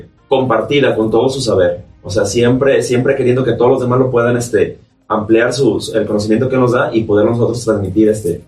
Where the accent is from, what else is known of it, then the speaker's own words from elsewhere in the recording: Comala, Colima, Mexico; Soy de Comala y bueno, mi pueblo también amo todo lo que hay ahí